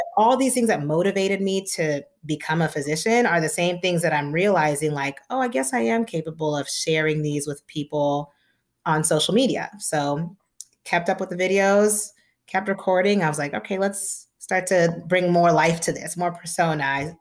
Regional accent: Nigeria; So I am the daughter of scientists. We're Nigerian.

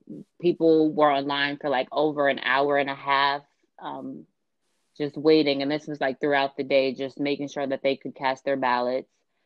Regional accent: New York, United States; now in Ohio, United States; I'm from New York, but I actually live in Ohio.

